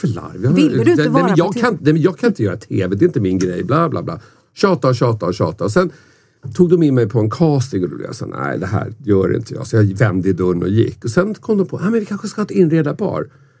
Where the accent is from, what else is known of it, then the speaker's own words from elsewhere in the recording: Sweden; Att jag är svensk.